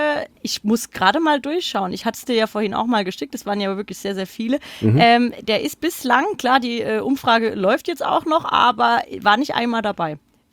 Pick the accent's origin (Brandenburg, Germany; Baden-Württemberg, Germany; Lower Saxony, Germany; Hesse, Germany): Hesse, Germany; Frankfurt; man ist ja als Frankfurter gerne auch Pessimist